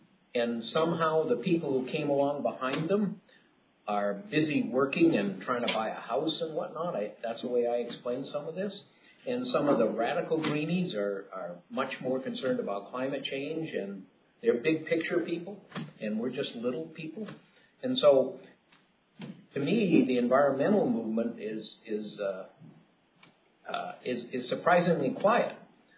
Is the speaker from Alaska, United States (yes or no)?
yes; Juneau, Alaska, United States; I'm from Juneau